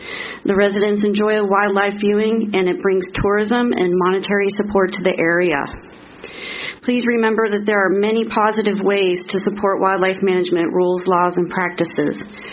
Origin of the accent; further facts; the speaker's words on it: Tucson, Arizona, United States; from Tucson, Arizona.